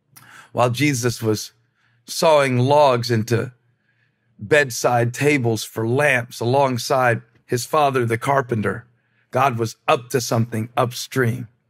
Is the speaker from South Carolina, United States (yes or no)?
yes; Moncks Corner, South Carolina, United States; When I was growing up in Monk's Corner, South Carolina, that 30 miles away, it's almost 20, there was a boy named Brandon